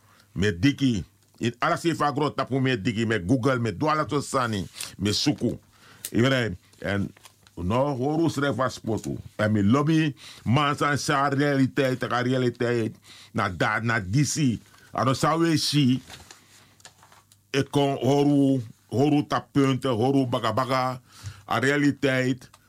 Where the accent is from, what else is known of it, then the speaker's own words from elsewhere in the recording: Netherlands; we zijn eenmaal al in Nederland, en wij zijn Nederlanders, we zijn geen tweedehands burger, we zijn echte Nederlanders. Geboren, onze kinderen zijn hier geboren.